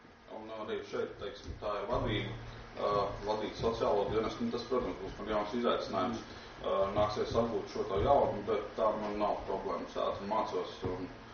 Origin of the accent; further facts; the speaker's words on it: Talsi, Talsi Municipality, Latvia; Esmu dzimis un augstas Talsos.